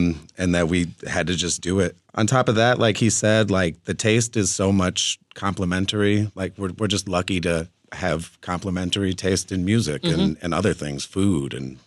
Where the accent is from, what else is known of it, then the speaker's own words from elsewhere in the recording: Chicago, Illinois, United States; I grew up in Wicker Park, so we'd bike down to the North Avenue ladders by the chess players